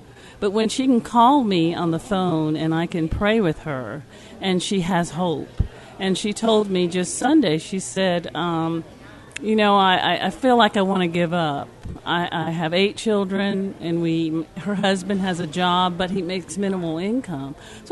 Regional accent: Columbia, South Carolina, United States; Columbia, South Carolina.

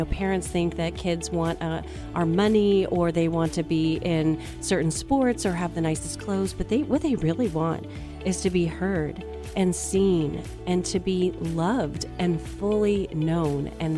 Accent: Houston, Texas, United States; here in Houston, where I live in my hometown.

